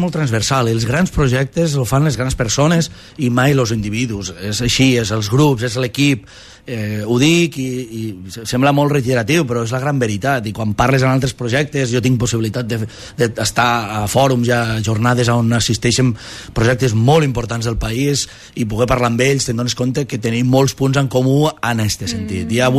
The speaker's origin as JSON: {"language": "Catalan", "town": "Móra d'Ebre", "region": "Catalonia", "country": "Spain", "said": "una noia me diu, d'on ets? I soc de Mora d'Ebre."}